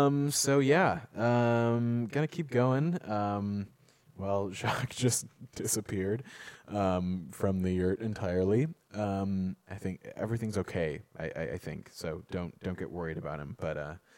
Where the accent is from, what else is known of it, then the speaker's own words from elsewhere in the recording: Minneapolis, Minnesota, United States; which is from a … cover compilation of Minneapolis artists, which is my hometown.